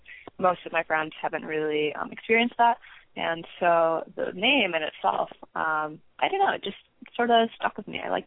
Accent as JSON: {"language": "English", "region": "Michigan", "country": "United States", "said": "So I am from Michigan, but I'm currently a freshman undergrad at Arizona State University in their Honors College."}